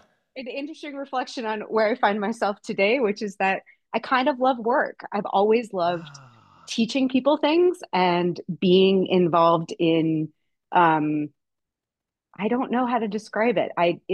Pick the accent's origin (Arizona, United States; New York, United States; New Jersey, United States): Arizona, United States; Tucson; I grew up in Tucson, Arizona in the desert. We spent a lot of time weirdly outside, despite how incredibly hot it was.